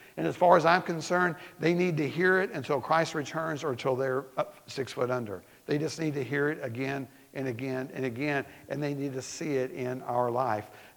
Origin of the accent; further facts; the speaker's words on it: Southeast, United States; and I grew up in the Southeast, and I know cultures are different but where you grew up.